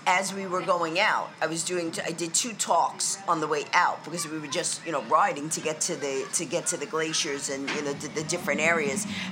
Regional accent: Queens, New York, United States; Okay, I grew up in Queens.

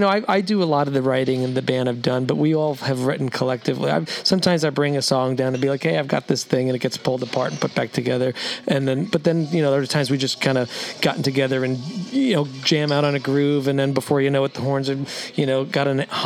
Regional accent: Queens, New York, United States; also born or lived in Long Island; New York. I grew up in Queens and Long Island.

